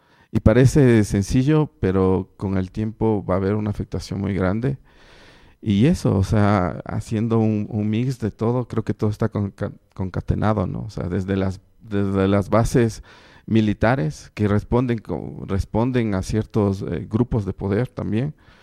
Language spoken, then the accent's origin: Spanish; Ecuador; creo que como ecuatorianos, o sea, debemos pensarlo y volverlo a pensar